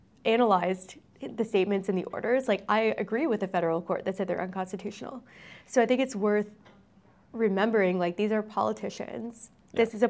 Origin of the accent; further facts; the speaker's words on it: Canada; Canadians, we define ourselves, like it or not, in contrast to the US in many ways.